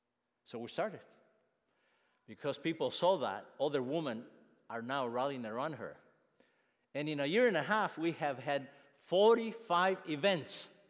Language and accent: English; Huehuetenango, Guatemala; moved away; The Lord gave me the opportunity to leave my hometown of Huehuetenango in Guatemala.